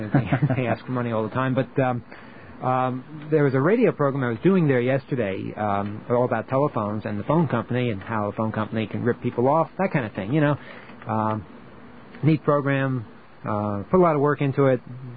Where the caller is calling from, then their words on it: United States; Okay, I'm calling from the United States